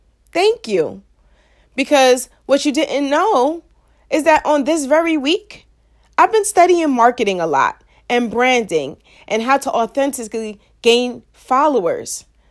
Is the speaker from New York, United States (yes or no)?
yes; Queens, New York, United States; I'm still from Southside Jamaica, Queens.